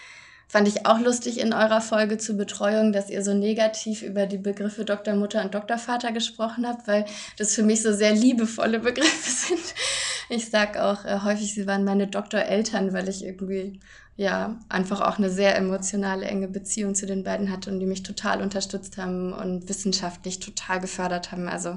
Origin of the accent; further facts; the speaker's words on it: Berlin, Germany; Bin dann zurück nach Deutschland, nach Berlin. Ich komme auch aus Berlin